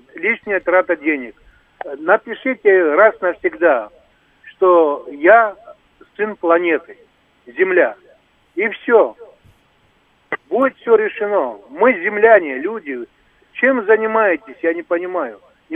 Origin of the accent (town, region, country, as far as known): Azerbaijan